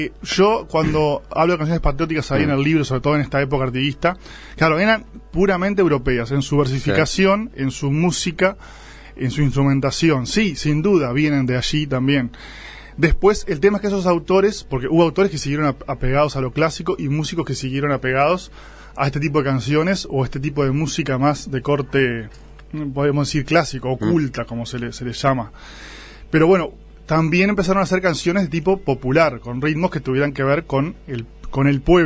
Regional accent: Mercedes, Soriano, Uruguay; now in Carmelo, Uruguay; De Mercedes, aunque de Mercedes. Vivo actualmente en Carmelo.

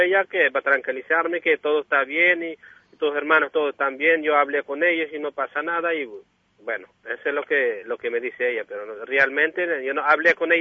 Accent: Granada, Andalusia, Spain; yo soy de Granada, acabo de llegar a Madrid

